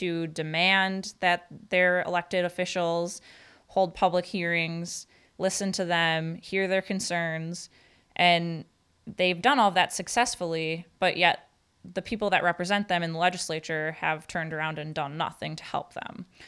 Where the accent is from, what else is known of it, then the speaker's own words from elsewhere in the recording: Marinette, Wisconsin, United States; Yes, I am from Marinette. I get to talk about this professionally and personally.